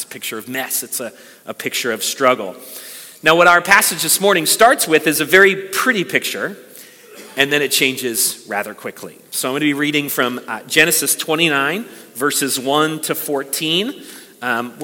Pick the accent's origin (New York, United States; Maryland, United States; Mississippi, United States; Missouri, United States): Maryland, United States; Baltimore; whenever I travel and I tell folks that I'm from Baltimore, maybe you've run into this as well